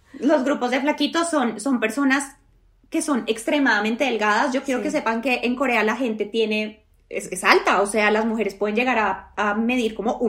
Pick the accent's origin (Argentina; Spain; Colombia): Colombia; soy de Colombia y estoy estudiando coreano.